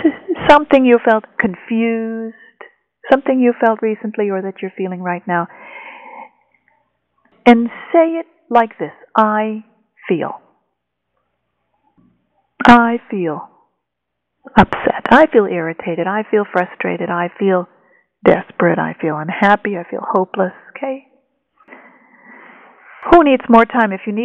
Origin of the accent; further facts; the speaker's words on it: Midwest, United States; And I know when I grew up in the Midwest, we had only two ways of being with emotion.